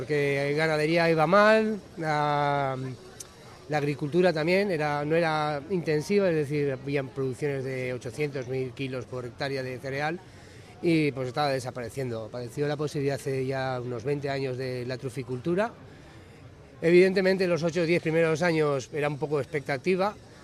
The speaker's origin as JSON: {"language": "Spanish", "town": "Sarrión", "region": "Aragon", "country": "Spain", "said": "venimos de Teruel, de la provincia de Teruel, somos un pueblo que se llama Sarrión, en teoría es la capital del mundo de la trufa."}